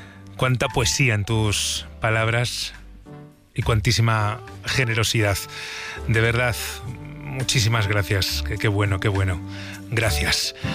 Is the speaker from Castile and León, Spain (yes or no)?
yes; Burgos, Castile and León, Spain; cuídame a mi tierra, ¿eh? Hasta